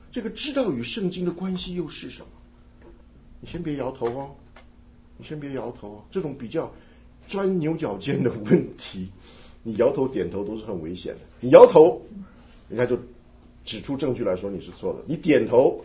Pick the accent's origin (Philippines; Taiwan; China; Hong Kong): Taiwan; 我记得我小时候在台湾看这个故宫博物院